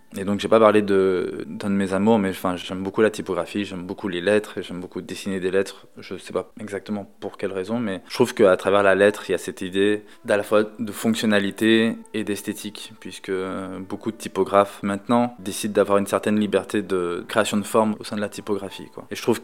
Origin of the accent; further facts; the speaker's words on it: Guadeloupe; born there; je suis né en Guadeloupe.